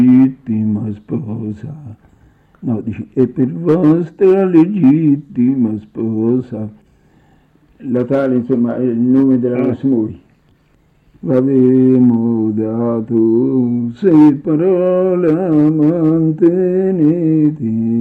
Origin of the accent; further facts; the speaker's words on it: Parrano, Umbria, Italy; non so se è Montegabbione, perché io sono di Parrano.